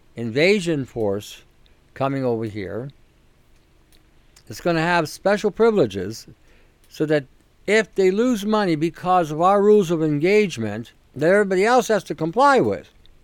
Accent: Canada; How did that help me as a Canadian? How did that help me as a Canadian?

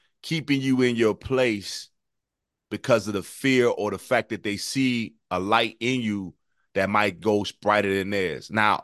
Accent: New Jersey, United States; He was like, you ain't from New York. I was like, I'm from Jersey.

